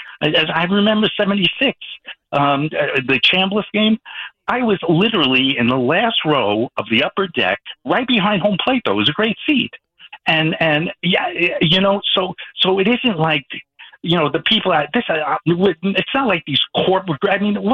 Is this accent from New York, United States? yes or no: yes; Bronx, New York, United States; but yeah, I grew up in the Bronx. I was a vendor at Yankee Stadium when I was 18 years old.